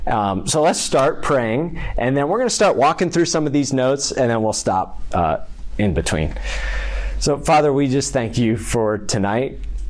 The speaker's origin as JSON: {"language": "English", "town": "Katy", "region": "Texas", "country": "United States", "tie": "born or raised there", "said": "I grew up in Katy, out in Katy, so I'd always heard of Houston's First, and then went to Texas A&M with like Steven and some others"}